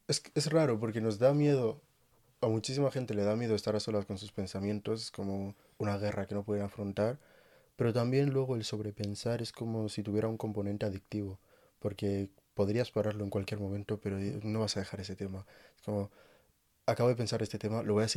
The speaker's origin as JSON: {"language": "Spanish", "town": "Barcelona", "region": "Catalonia", "country": "Spain", "tie": "born or raised there", "also_born_or_lived": "Senegal", "moved": "as an adult", "said": "nací en Senegal en el año 2001 y estuve ahí hasta los 7 años, hasta 2008, y en 2008 me mudé a Barcelona, donde estuve hasta 2021 con 19 años. Me fui a París un par de años y ahora he vuelto a España. Llevo otros 6 meses en España"}